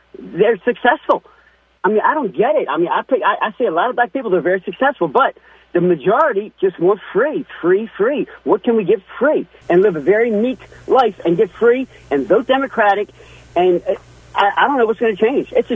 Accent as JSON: {"language": "English", "town": "Baltimore", "region": "Maryland", "country": "United States", "tie": "born or raised there", "said": "I grew up in Baltimore City in Highlandtown, and went to schools that were mixed"}